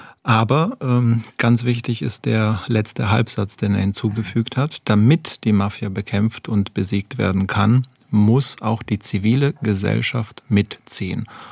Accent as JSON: {"language": "German", "country": "Italy", "said": "ich komme ursprünglich aus Italien, da haben wir ähnliche Erfahrungen"}